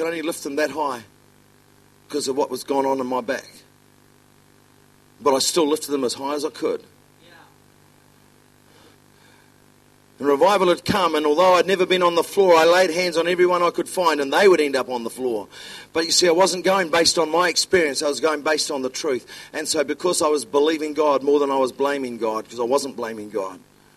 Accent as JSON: {"language": "English", "country": "New Zealand", "accent": "Kiwi", "said": "the anointing travels best on a Kiwi accent. And they look at me like, wow. And I says, and I come from New Zealand."}